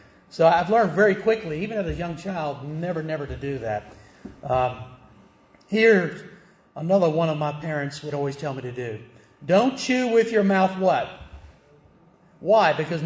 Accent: the South, United States; But when I was a kid growing up in the South, did you know we Southerners, manners meant everything, right?

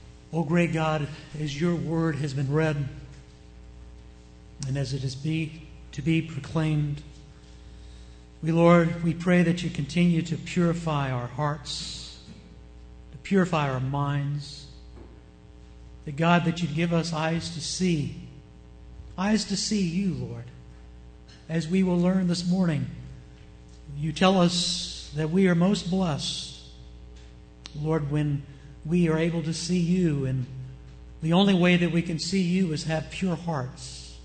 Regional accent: Richmond, Virginia, United States; As most of you know, I hail from the South, from Richmond, Virginia.

